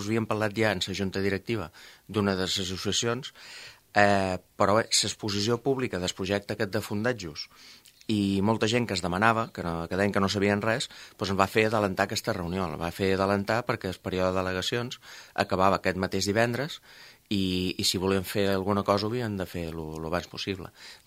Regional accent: Formentera, Balearic Islands, Spain; ho puc dir com a candidat, ho puc dir com a formenterer

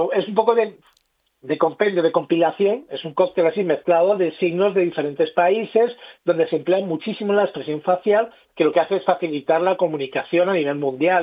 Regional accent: Spain; me han preguntado de qué país eres, ¿no? Que no, que yo soy de aquí, que soy de España, ¿no? Por la voz, por mi acento a la hora de oralizar. Porque yo soy sordo de nacimiento.

